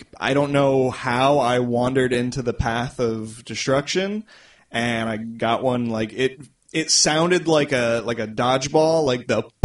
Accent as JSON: {"language": "English", "town": "Corpus Christi", "region": "Texas", "country": "United States", "said": "So I'm from Corpus."}